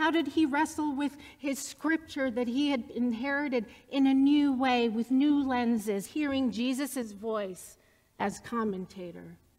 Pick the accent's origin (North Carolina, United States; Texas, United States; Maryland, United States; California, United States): Maryland, United States; Baltimore; the reason I care so much about East and West Baltimore as part of my hometown